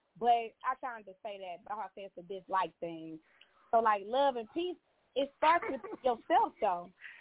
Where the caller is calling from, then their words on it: Cleveland, Ohio, United States; I'm calling from Cleveland.